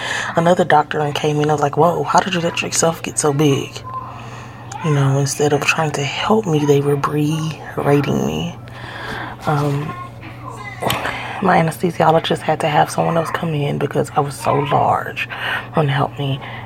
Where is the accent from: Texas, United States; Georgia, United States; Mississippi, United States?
Texas, United States; Houston; I'm from Houston, Texas.